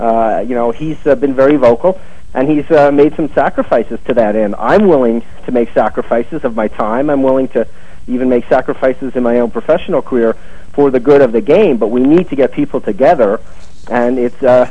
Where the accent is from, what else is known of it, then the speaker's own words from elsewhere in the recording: Montreal, Quebec, Canada; Not only that, but a native Canadian, born and raised in Montreal.